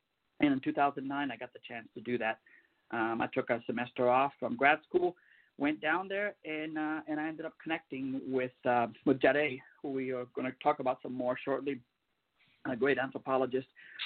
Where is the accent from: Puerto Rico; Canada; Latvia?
Puerto Rico; And I'm originally from Puerto Rico, from Borinquen